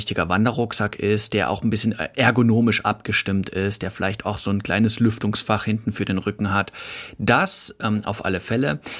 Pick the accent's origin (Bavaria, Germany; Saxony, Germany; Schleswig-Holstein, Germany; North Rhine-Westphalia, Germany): Saxony, Germany; die sächsische und böhmische Schweiz, also über das Elbsandsteingebirge, also mein Home-Territorium quasi, mein Heimat-Territorium.